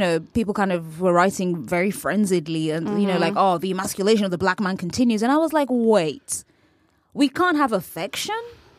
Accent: California, United States; Mike's from Newark. I'm from the East Bay area.

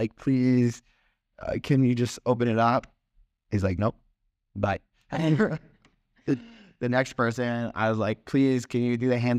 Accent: Fort Lee, New Jersey, United States; born there; Yeah, I was born in Fort Lee.

